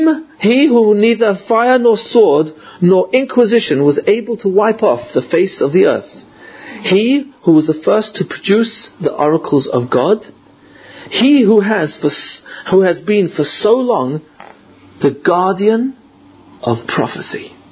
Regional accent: England, United Kingdom; My mother's born in Iraq. My father's Italian. I'm English. And three of my kids are Yankees.

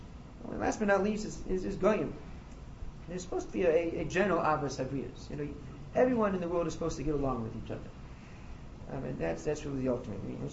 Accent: Kansas City, Missouri, United States; I mean, growing up in Kansas City, you know, we had our own little baseball team and everything.

